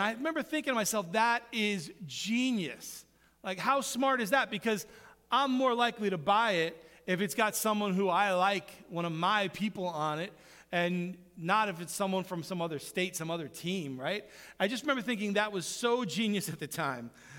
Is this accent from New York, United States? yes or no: yes; New York, United States; I particularly loved it when the cover athlete was someone from one of my teams growing up in New York.